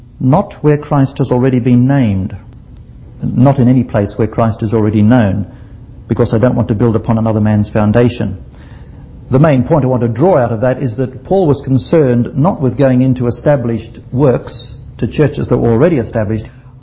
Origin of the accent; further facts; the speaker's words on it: Australia; We came from Australia, both of us, from a very active church background